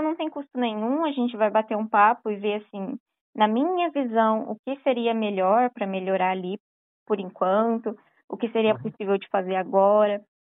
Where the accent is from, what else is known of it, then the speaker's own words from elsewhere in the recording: Paiçandu, Paraná, Brazil; Na verdade, é de Paissandu, bem do ladinho.